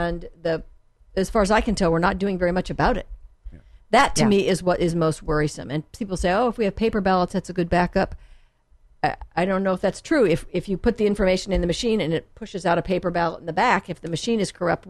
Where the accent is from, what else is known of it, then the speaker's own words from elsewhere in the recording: La Jolla, California, United States; I grew up, dad was a professor, so we were a bit of a gypsies in the beginning. And then I went to junior high school and high school in La Jolla.